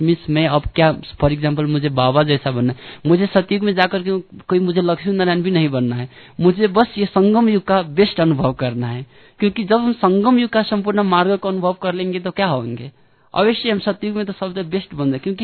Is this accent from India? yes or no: no; Kathmandu, Bagmati, Nepal; Hindi is a second language; मैं काठमांडू से हूँ, इसे भी मेरा हिंदी तो उतना स्पष्ट नहीं